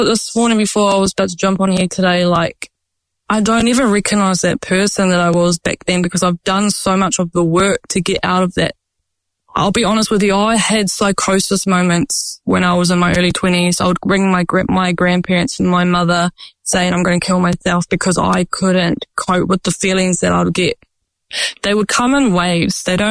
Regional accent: Tauranga, Bay of Plenty, New Zealand; I grew up in Tauranga. So I lived quite central when I was in SIFS.

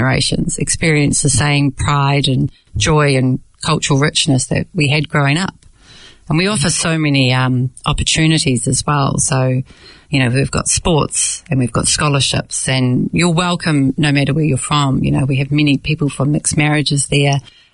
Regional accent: Oratia, Auckland, New Zealand; I was born here, as were my parents, but we were raised Delhi. You know, we grew up in Oratia with millions of cousins

